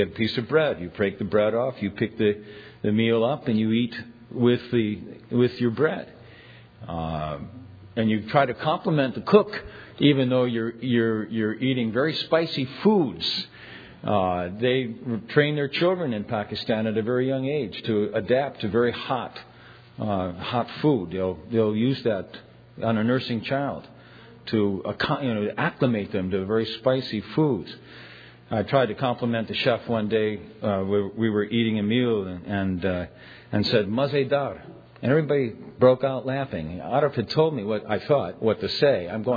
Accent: Cleveland, Ohio, United States; also born or lived in Canada; I was born in Canada, and I was raised in the Midwest, in Cleveland, Ohio, which is a completely different cultural milieu from New Jersey.

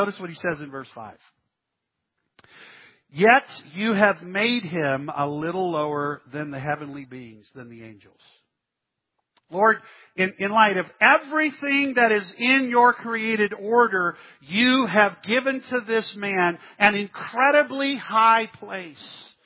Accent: Texas, United States; I grew up in South Texas, and the best hamburger in the world is made in Texas.

